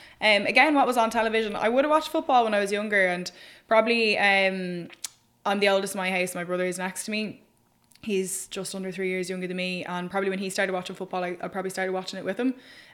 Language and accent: English; Celbridge, Kildare, Ireland; I'm from Selbridge. I went to St. Wilson's Community School and was involved in sport all through growing up.